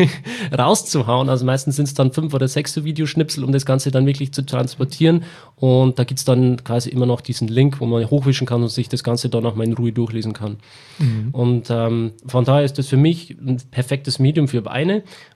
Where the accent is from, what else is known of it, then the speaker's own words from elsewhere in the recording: Bavaria, Germany; gerade in der Gegend, wo ich herkomme, in Oberpfalz